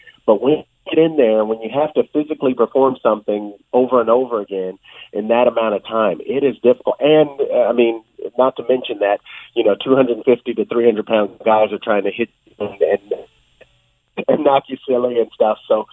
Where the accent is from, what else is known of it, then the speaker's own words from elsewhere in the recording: Sacramento, California, United States; We're both from the West Coast. He's from San Francisco. I'm from Sacramento, about an hour and a half away.